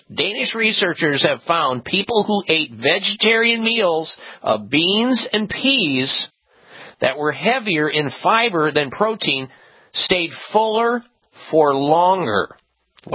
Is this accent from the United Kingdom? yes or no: no; Midwest, United States; I got to tell you that growing up in the Midwest, I was weaned on meat three times a day.